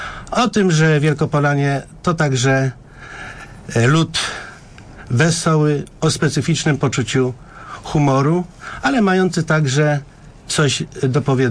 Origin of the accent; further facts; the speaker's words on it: Krotoszyn, Greater Poland Voivodeship, Poland; also born or lived in Poznań; Dzieciństwo spędziłem na Opłotkach Krotoszyna. Lata młodzieńcze trochę w Poznaniu. a później także i właśnie w tym środowisku wiejskim i małomiasteczkowym.